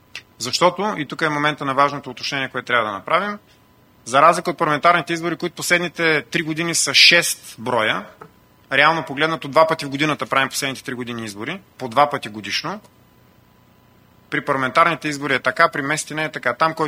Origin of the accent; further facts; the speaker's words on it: Varna, Varna Province, Bulgaria; аз като гледам специално в моя роден град Варна